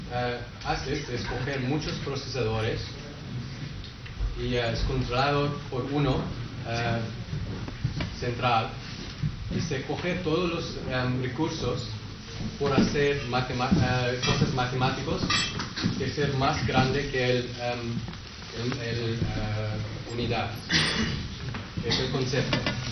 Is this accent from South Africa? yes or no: yes; South Africa; Spanish is a second language; soy obviamente de catalán, ¿no? Mi canción es muy mal y mi catalán peor. Soy de Sudáfrica